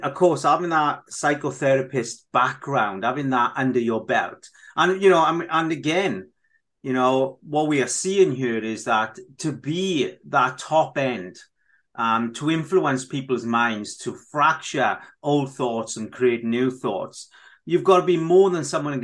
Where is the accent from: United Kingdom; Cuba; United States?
United Kingdom; Wales; It's because I'm Welsh speaking also. We do see letters in a different way, you know, we really do.